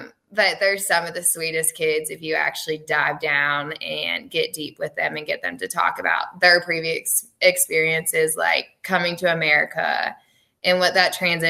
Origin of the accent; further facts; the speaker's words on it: Union, Kentucky, United States; I come from Union, Kentucky, so there wasn't as much diversity.